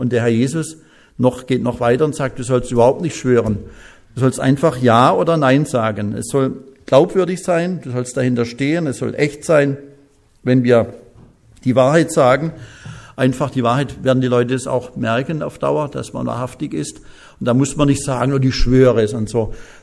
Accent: West Germany, Germany; Ich bin auch ein Wessi, ich darf das sagen.

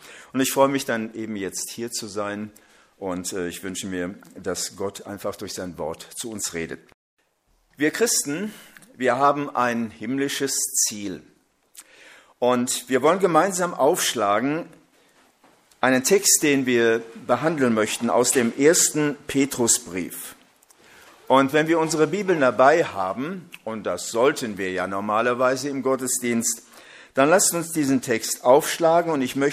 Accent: West Germany, Germany; Gerade in den sogenannten westlichen Bundesländern, wo ich groß geworden bin

